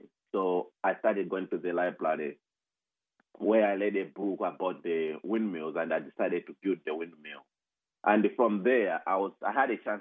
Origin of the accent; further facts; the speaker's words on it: Malawi; So I grew up in Malawi, in a small village in Malawi. I grew up in the farming village. So my parents are farmers.